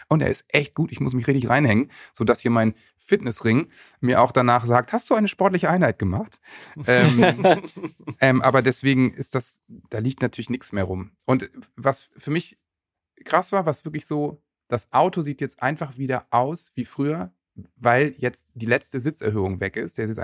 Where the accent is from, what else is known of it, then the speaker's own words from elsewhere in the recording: Worpswede, Lower Saxony, Germany; in dem wunderschönen Dorf Wobbswede, wo ich aufgewachsen bin. Das ist so ein Künstlerdorf mit sehr viel Kunst und Kultur. Man wundert sich immer wieder in der Nähe von Bremen.